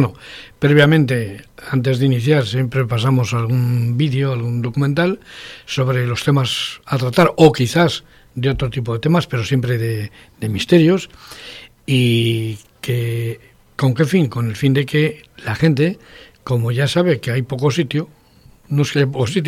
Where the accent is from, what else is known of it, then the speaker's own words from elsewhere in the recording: Spain; para mí yo soy español, ¿vale? Y castellano.